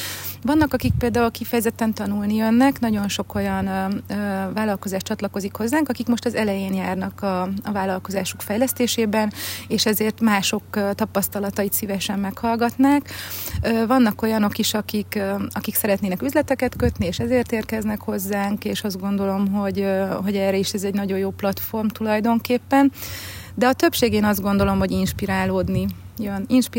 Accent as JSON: {"language": "Hungarian", "town": "Besenyőtelek", "region": "Heves", "country": "Hungary", "tie": "born or raised there", "said": "én falun nőttem fel, falusi lánynak vallom ma is magam, nagyon-nagyon közel el hozzám ez a stílus. Heves megyében, Besenyőtelken születtem, a szüleim ma is ott élnek. Aztán az élet a Balaton északi oldalára sodort bennünket a férjemmel"}